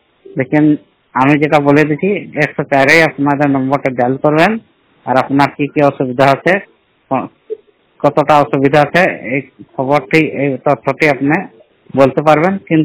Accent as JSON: {"language": "Bangla", "town": "Kumareding", "region": "Jharkhand", "country": "India", "tie": "born or raised there", "said": "আমার বাড়ি হচ্ছে রয়েছে কুমারেডিং, আমার রাজ্য ঝাড়খণ্ড জেলা সরাইকেলা খরসাওয়া, বাড়ি কুমারেডিং থেকে বলছি।"}